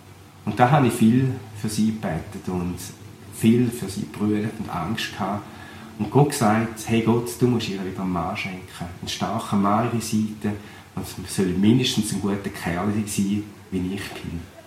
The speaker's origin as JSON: {"language": "German", "town": "Hörstetten", "region": "Thurgau", "country": "Switzerland", "tie": "born or raised there", "accent": "Thurgau dialect", "said": "Vielleicht erkennt ihr an meinem Dialekt, dass ich aus dem Thurgau bin. Ich komme von Hörstetten ursprünglich."}